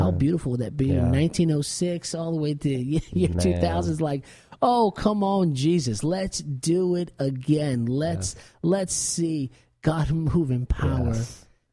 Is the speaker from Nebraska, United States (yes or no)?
no; New Jersey, United States; I was Hispanic growing up in New Jersey